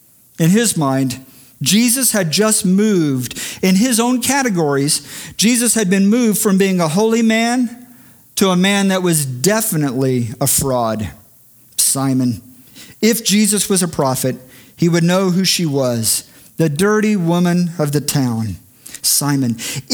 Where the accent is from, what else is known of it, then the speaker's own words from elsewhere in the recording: Houston, Texas, United States; So growing up in Houston, this event was taking place, and a friend and my younger brother, we went